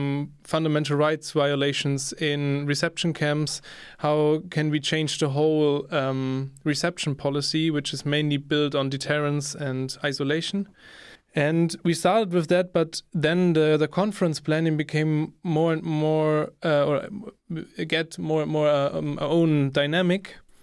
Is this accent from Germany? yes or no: yes; Freiburg, Baden-Württemberg, Germany; from Freiburg.